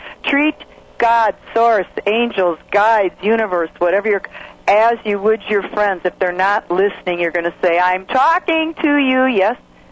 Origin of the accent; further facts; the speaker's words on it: Midwest, United States; I thought you were going to ask me, when am I coming home? I'm from the Midwest.